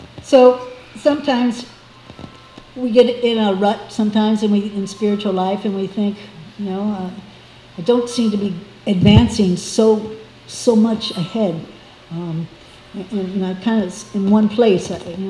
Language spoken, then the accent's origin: English; Miami, Florida, United States; I'm born and raised in Miami. My parents are here. I'm from U.S.